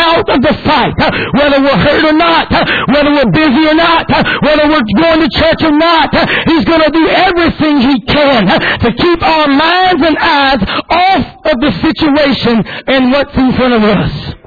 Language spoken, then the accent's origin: English; United States; but prideful that I am American and I know the history of our great country.